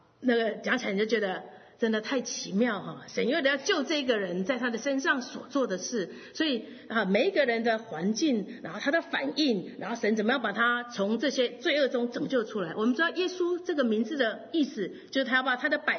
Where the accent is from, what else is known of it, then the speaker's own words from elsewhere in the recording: Taiwan; 我生在台湾，然后我们的祖先一代一代都是拜拜的